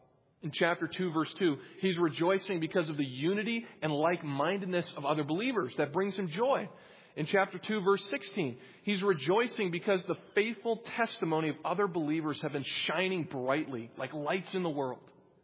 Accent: New Hampshire, United States; I grew up in New Hampshire, and the only teams worth note up there are from the Boston area.

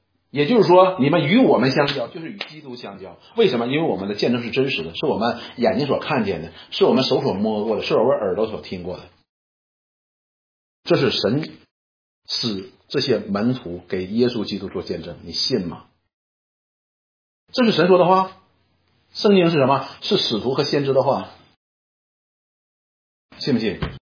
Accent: China; 我们中国人有一句话叫什么呢？ 不见棺材不掉泪。

